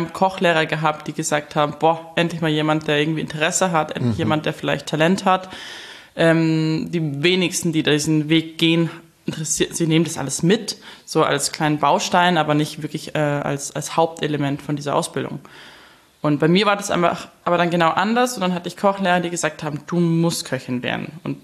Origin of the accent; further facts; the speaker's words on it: Murnau am Staffelsee, Bavaria, Germany; Aus Oberbayern, Murnau am Staffelsee.